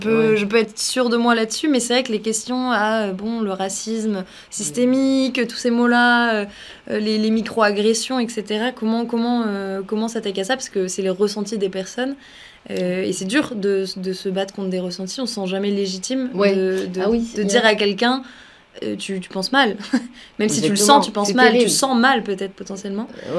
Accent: France; je prends l'exemple français parce que je suis française

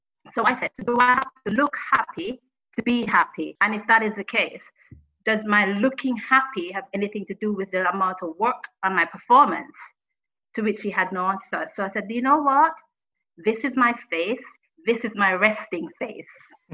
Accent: Jamaica; moved away as an adult; Because like I said, growing up in Jamaica, the idea of being black was never something I worried about.

